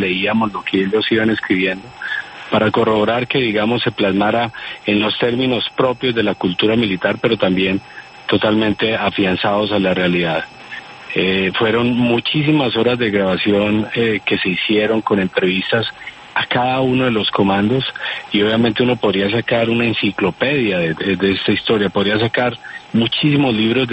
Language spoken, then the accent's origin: Spanish; Colombia